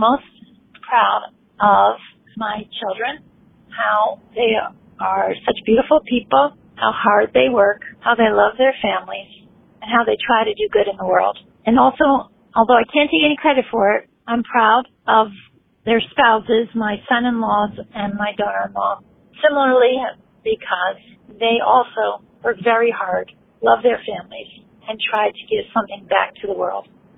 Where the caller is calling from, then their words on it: Abington, United States; I'm calling from Abington